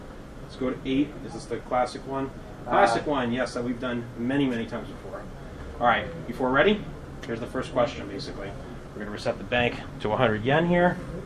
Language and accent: English; Massachusetts, United States; Yep, my home state.